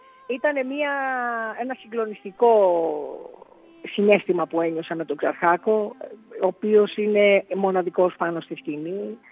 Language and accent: Greek; Greece; Είμαι Ελληνίδα και είμαι αιώνια ερωτευμένη με τη χώρα μου